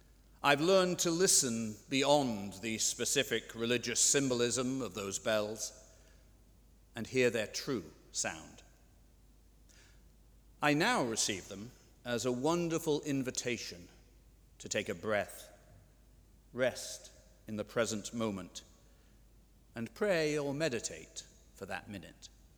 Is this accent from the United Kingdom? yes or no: no; Dublin, Leinster, Ireland; I grew up here in Dublin and was raised essentially unchurched, with an agnostic father and an atheist mother.